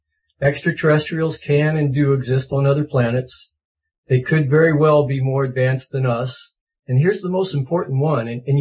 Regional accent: United States; sometimes I get embarrassed to even bring this up, being an American

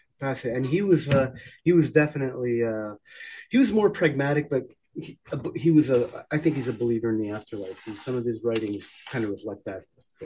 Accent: Canada; because I'm from Canada and you had to go

